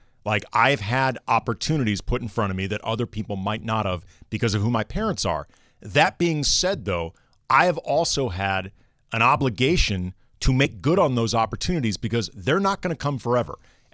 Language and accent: English; St. Louis, Missouri, United States; I'm biased a bit because I grew up in St. Louis. Grew up in St. Louis.